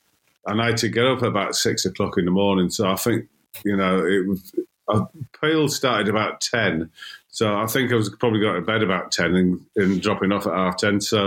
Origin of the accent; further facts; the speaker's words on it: Darlington, North East England, United Kingdom; now in London, United Kingdom; And I moved to London from Darlington in 1979 with my mate Jack. We used to share a bedroom in Brixton.